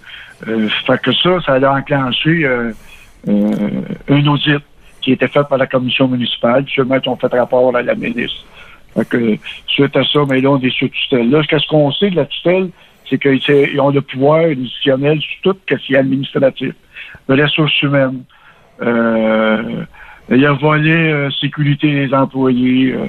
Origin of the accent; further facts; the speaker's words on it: Sainte-Élisabeth, Quebec, Canada; moi, je suis natif de Sainte-Élisabeth, je suis né en 56, puis depuis ma naissance, je suis un Bayonnais.